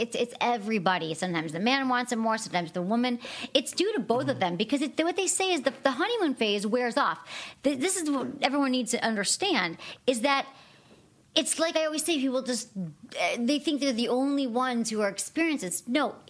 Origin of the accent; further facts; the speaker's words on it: Michigan, United States; now in California, United States; I grew up in Michigan, so it's like, where are we going to go? It's warm. We're going to go to Florida.